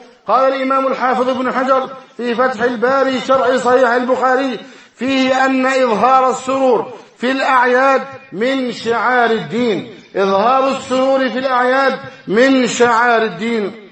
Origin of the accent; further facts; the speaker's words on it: Egypt; اللهم احفظ بلدنا مصر أمنا أمانا، سخاء رخاء، وسائر بلاد المؤمنين